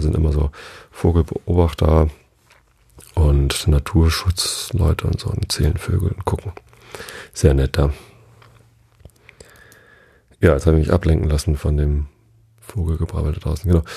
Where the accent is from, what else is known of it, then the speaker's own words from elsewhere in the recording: Tostedt, Lower Saxony, Germany; Einmal an Wisted vorbei sozusagen, da wo ich aufgewachsen bin. Ich bin ja hier in der Samtgemeinde Tosted aufgewachsen